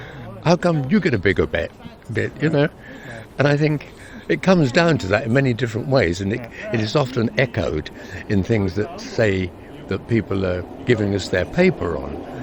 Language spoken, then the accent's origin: English; London, United Kingdom; I'm from London